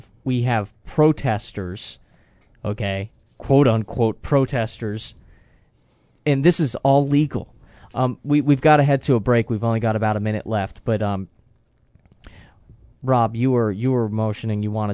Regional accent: Florida, United States; also born or lived in New Jersey; I was born in New Jersey but lived in Florida for most of my life.

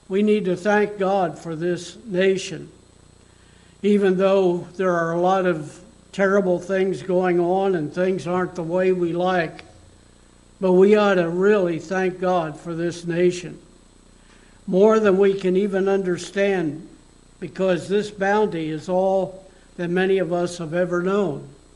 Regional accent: Pennsylvania, United States; I can remember as a boy in the town that I grew up in here in Pennsylvania

